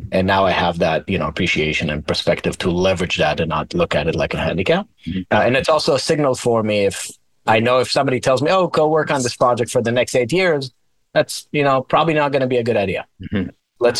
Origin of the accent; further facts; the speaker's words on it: Israel; English is a second language; moved away as an adult; now in United States; Yeah, born and raised in Israel. So I spent all my young and early adulthood in Israel and moved to the States when I was around 26 or so.